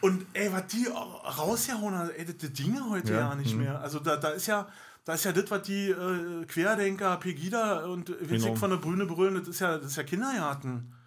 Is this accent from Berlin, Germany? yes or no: yes; Berlin, Germany; accent: Berlin dialect; Wir sind also nur Ur-Berliner, Berlinern wie Sau.